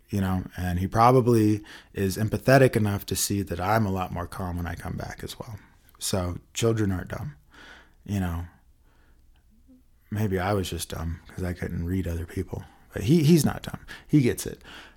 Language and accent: English; the South, United States; now in Colorado, United States; when I was growing up in the South.